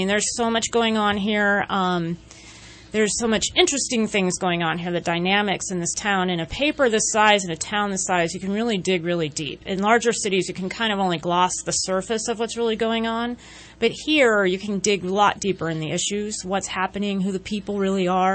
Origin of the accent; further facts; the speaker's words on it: Modesto, California, United States; also born or lived in New York City; I'm originally from Modesto, grew up there. And then went to college in the School of Visual Arts in New York City, then came back to California